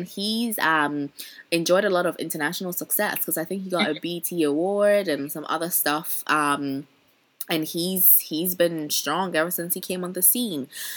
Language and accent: English; Ghana; because I grew up right in Ghana, like, I've grown up, you know, right with, you know, the local music.